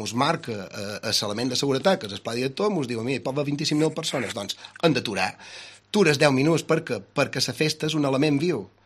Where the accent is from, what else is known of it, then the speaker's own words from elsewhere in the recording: Ciutadella, Balearic Islands, Spain; born there; som el cap de policia de Ciutadella i he nascut a Ciutadella.